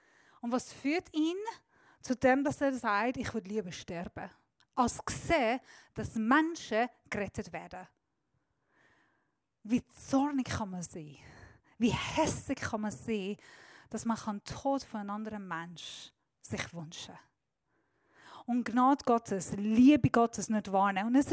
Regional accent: Iran; Als eine Iranerin, die Ungerechtigkeit erlebt hat, seit Kindheit mit der Regierung aufgewachsen ist, die wirklich vom Teufel ist

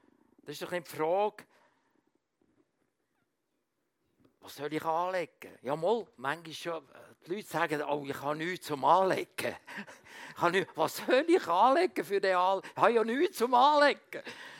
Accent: Switzerland; dass wir als Schweizer so mehr oder weniger zugedeckt sind mit Sorgen.

